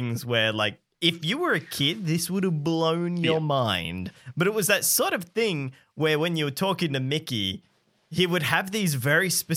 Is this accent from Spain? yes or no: no; Australia; being Australian theme park goers